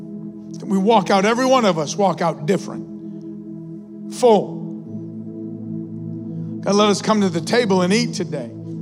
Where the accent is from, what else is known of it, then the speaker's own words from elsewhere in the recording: Alfred, New York, United States; it reminded me that we came from Elfrid. Like, I have family, my family, mom and dad. Mom and dad are from Syracuse.